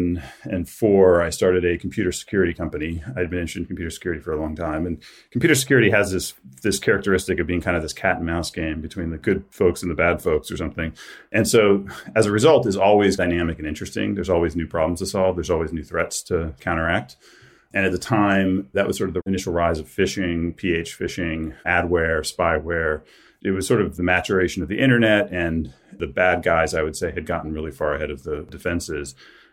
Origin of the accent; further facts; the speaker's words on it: Ohio, United States; Because, you know, I grew up in Ohio and just the schools I went to in Ohio, for whatever reason, didn't teach me that.